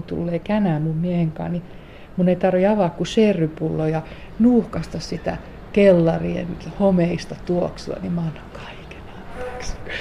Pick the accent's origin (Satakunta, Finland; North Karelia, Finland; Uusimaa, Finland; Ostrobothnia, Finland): Uusimaa, Finland; Järvenpää; Mä tuun siis Järvenpäästä, on kotoisin, ja siellä niin kuin äärimmäisen turvallisesta sellaisesta keskiluokkaisesta lähiöstä lähtöisin